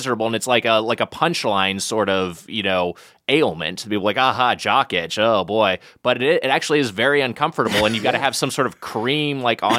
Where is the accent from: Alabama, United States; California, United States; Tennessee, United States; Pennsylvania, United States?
California, United States; We're both from SoCal.